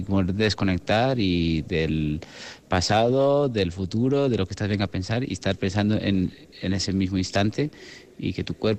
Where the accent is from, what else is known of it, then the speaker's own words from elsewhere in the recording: Barcelona, Catalonia, Spain; born there; also born or lived in Canary Islands / India / Guadalajara / Galicia; now in Alicante, Spain; Hasta que nací en Barcelona en el 81, y después de vivir en varios sitios, pues como Canarias, India, Guadalajara, Galicia, y al final, bueno, paramos a vivir en Alicante.